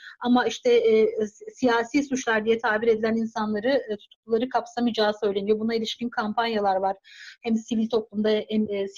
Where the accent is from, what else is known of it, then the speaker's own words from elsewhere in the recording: Dersim, Tunceli Province, Turkey; Ben Dersimliyim. Bunu paylaşmak istiyorum.